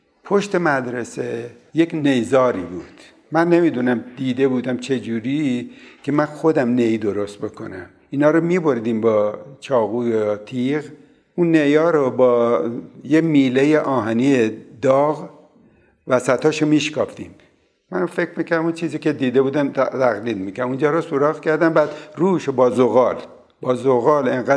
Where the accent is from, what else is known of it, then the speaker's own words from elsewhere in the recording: Lar, Fars, Iran; من در شهر لار متولد شدم در تاریخ 1314. اونجا بیشتر از 3 کلاس مدرسه نداشت